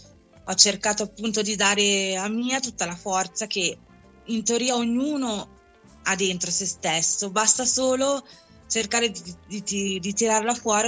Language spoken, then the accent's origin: Italian; Cernusco, Lombardy, Italy; now in Giaveno, Italy; Sono nata a Cernusco, in un paese in provincia di Milano, e dove ho vissuto fino a praticamente qualche mese fa, diciamo, e poi per amore mi sono trasferita a Giaveno, in provincia di Torino.